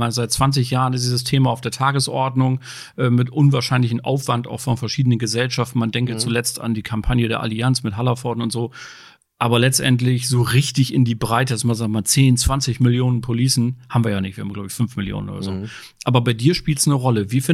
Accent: Bremen, Germany; now in Hamburg, Germany; Ich bin hier als Bremer in Hamburg.

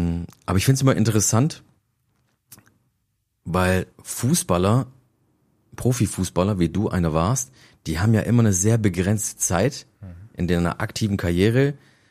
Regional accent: Stuttgart, Baden-Württemberg, Germany; ich bin ja Stuttgarter.

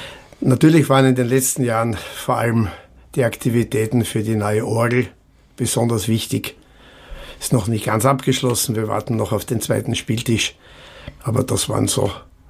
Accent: Vienna, Austria; das Wahrzeichen meiner Heimatstadt Wien

